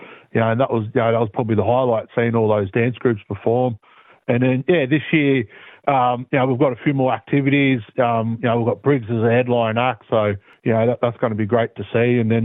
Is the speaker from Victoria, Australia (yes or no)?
yes; Heywood, Victoria, Australia; born there; I was born in Haywood, Southwest Victoria. I'm connected to the Gunditjmara mob from my mother's side, and on my dad's side, I'm connected to Yorta Yorta and Wamba Wamba and Jutaroa clans.